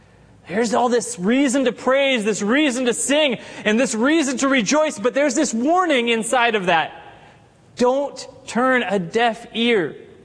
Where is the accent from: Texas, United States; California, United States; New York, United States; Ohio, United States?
California, United States; Poway; I'm born and raised in Poway. This is not exactly wilderness, although it was when I was younger.